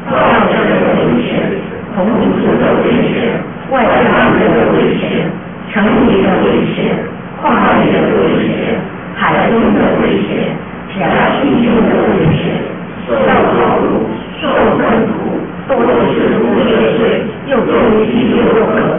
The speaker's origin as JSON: {"language": "Chinese", "country": "South Korea", "second_language": "Chinese", "said": "比如说我是韩国人，那你讲普通话讲得好，怎么样怎么样好，也不能跟那个中国人那样好"}